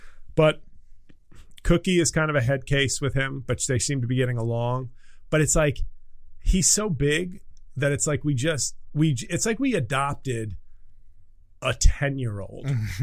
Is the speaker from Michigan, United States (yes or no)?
no; New York, United States; And I'm from New York and I'm just blessing these people